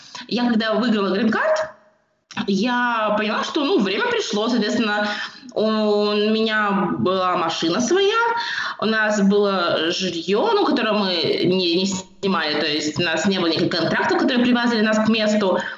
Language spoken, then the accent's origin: Russian; Belarus; born there; Я родилась в Беларуси, но мои родители учились в Петербурге.